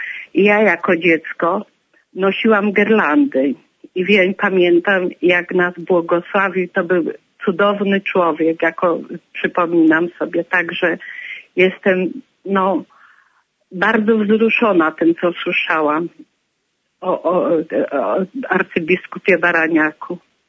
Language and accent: Polish; Obra, Greater Poland Voivodeship, Poland; born there; pochodzę, urodziłam się w Obrze, w Wyższym Seminarium Duchownym